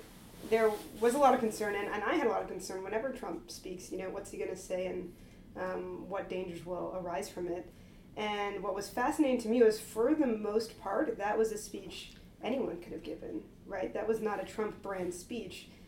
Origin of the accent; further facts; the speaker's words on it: Canada; in Canada we do learn American history in school, so I've taken it in high school and then in university.